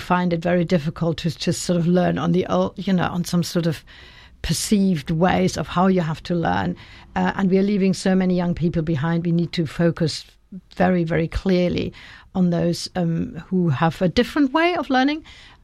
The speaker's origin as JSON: {"language": "English", "country": "Germany", "said": "In other countries, like where I come from Germany, your local politicians are much better known than the national politicians."}